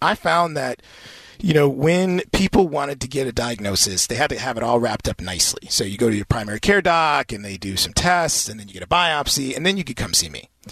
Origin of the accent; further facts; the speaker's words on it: Springfield, Massachusetts, United States; And I think for me, I grew up in Springfield, Mass. My dad worked in a factory his whole life.